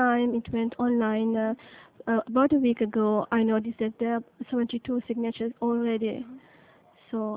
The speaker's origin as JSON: {"language": "English", "country": "Sri Lanka", "moved": "as an adult", "lives_now": "Canada", "said": "Mm-hmm. I'm from Sri Lanka. Mm-hmm. I've been in Canada for about 5 years now"}